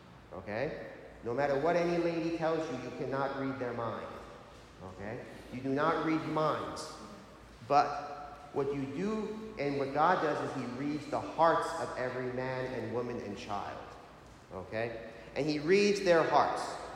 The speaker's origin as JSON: {"language": "English", "country": "United States", "said": "of course, I'm an American, what do? I say, oh, I can't step on them."}